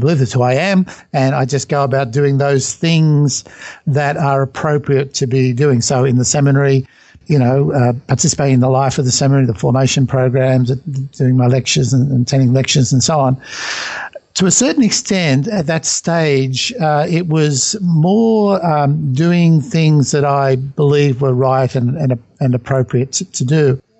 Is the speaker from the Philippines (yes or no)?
no; Sydney, New South Wales, Australia; I grew up in Sydney, and my mother and father are both Catholic, and I attended Catholic schools right through my education.